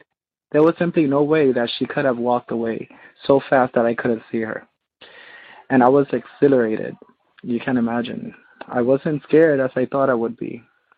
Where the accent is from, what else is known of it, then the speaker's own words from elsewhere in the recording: Puerto Rico; I'm from Puerto Rico, from the Island of Enchantment.